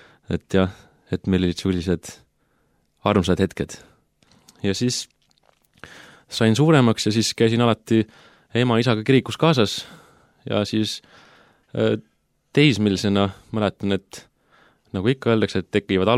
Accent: Lääne County, Estonia; olen pärit kristlikust perest Läänemalt. Mu isa on väikse koguduse pastor ja siis seal ma olen siis sündinud ja kasvanud.

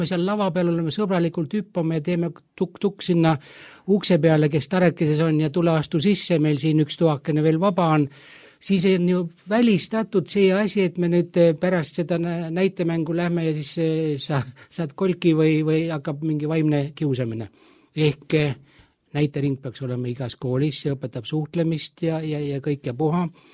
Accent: South Estonia, Estonia; tegelikult ma olen Lõuna-Eestist pärit ja mulgima päritolu, et nii nagu öeldakse, et isa oli mulk ja ema oli mulk, kus mina ka.

